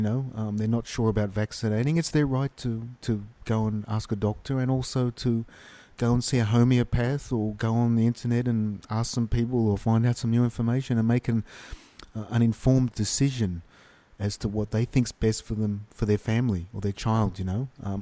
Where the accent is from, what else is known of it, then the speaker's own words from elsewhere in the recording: Australia; why aren't I allowed as an Australian citizen to do my own research?